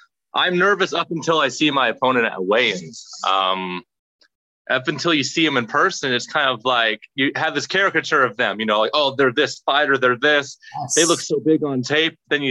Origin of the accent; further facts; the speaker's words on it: Las Vegas, Nevada, United States; I was born and raised in Las Vegas